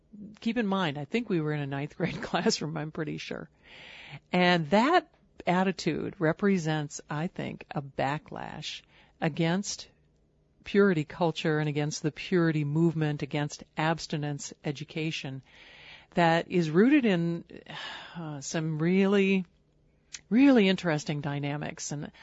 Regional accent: Georgia, United States; Recently, I've been starting my training to become an abstinence speaker in the public schools in my home state in Georgia.

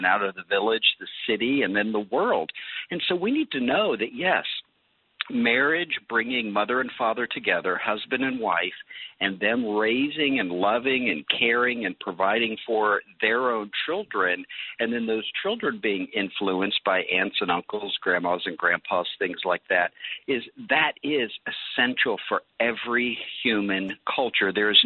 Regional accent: Florida, United States; I grew up in Florida, so I am an ocean guy, but you know what? I'm a mountain guy as well.

